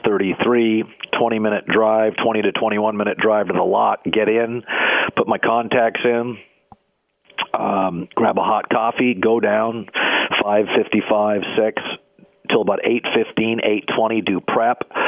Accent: West Coast, United States; Because I grew up on the West Coast, so I watched a lot of Fox.

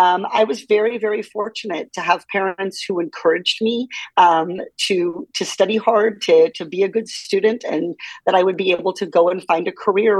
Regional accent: Iowa, United States; Well, growing up in Iowa, I think one of the things that you learn is how much politicians want to talk to you during campaign season.

